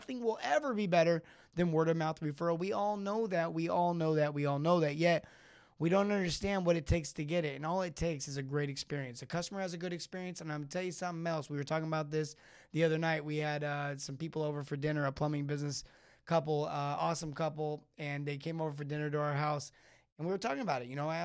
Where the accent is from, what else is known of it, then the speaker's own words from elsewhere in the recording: California, United States; now in Texas, United States; getting a chance to go back to where I grew up. Born and raised in California. I'm in Texas.